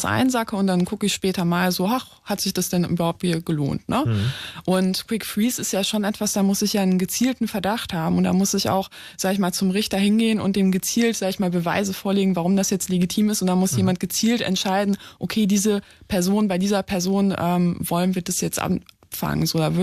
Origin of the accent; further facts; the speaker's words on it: Poland; now in Germany; ich komme aus Polen